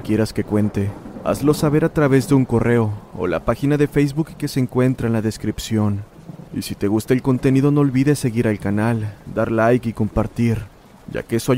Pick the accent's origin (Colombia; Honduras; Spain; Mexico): Mexico; Cortázar, Guanajuato; soy originario de Cortázar, Guanajuato. Tengo 22 años